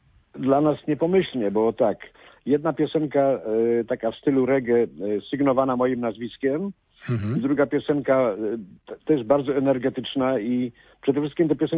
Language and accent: Polish; Argentina; Ponieważ ja się wychowałem w Argentynie i byłem bardzo osłuchany w tym i to te klimaty krążą mi po głowie cały czas